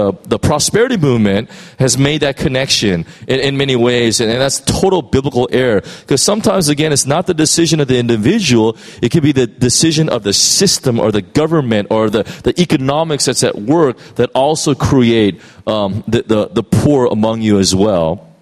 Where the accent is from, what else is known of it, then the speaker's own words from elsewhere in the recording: United States; And as American, I can really relate even more so that the people of God rely so much on government